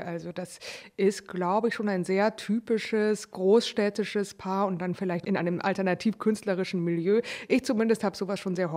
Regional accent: Munich, Bavaria, Germany; Ich bin ja aus München.

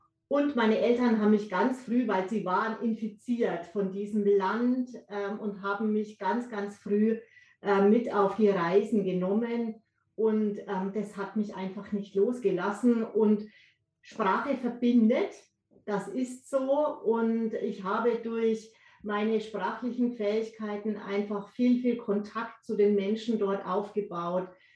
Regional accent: Bavaria, Germany; Also ich komme ursprünglich aus Unterfranken

